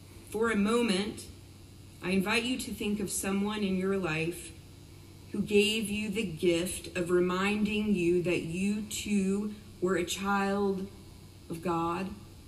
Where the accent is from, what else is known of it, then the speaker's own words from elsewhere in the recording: Kingsport, Tennessee, United States; When I was a little girl growing up in Kingsport, Tennessee, in a small Episcopal church